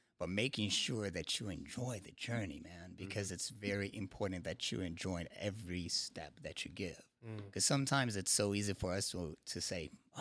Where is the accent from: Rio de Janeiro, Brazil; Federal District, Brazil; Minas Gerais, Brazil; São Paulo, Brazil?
Rio de Janeiro, Brazil; So growing up in City of God, of course, we had a lot of challenges with the neighborhood because, you know, there was a lot of crime and stuff.